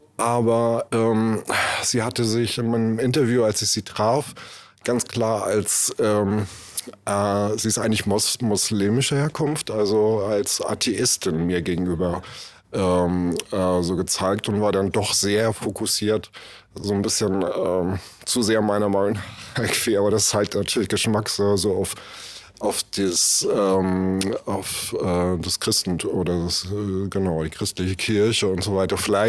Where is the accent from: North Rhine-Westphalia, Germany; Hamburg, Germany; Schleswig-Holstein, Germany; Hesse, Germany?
Schleswig-Holstein, Germany; Kiel; dass ich jetzt ausgerechnet als Kieler, wo es doch der Heimathafen ist